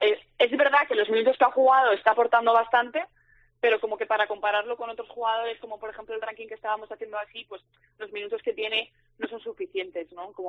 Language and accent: Spanish; León, Castile and León, Spain; Pues yo soy de León, así que estoy cerquita.